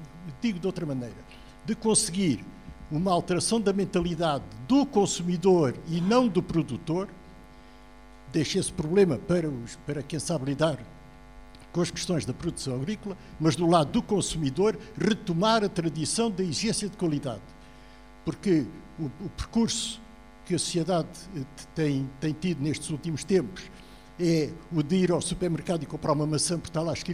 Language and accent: Portuguese; Lisbon, Portugal; Na minha infância, em Lisboa, esperavam-se pelas primícias do Algarve.